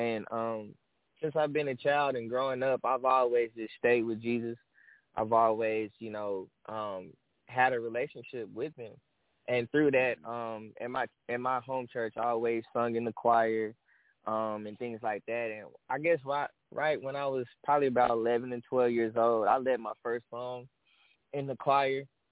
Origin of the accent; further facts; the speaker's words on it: Dallas, Texas, United States; All right, so I'm … I'm from Dallas, Texas.